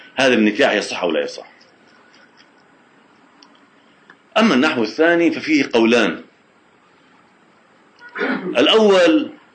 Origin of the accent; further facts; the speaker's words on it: Lebanon; يعني هنا في عندنا في لبنان إذا أراد واحد تعمل وكالة مطلقة عند كاتب عدل